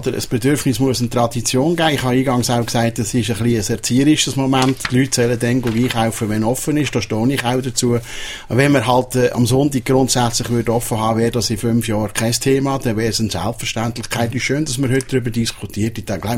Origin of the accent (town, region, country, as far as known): Switzerland